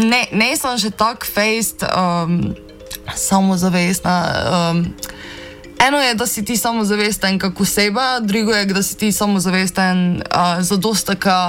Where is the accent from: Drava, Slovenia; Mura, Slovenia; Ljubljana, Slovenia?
Mura, Slovenia; samo pač Prekmurci smo ful tak tisto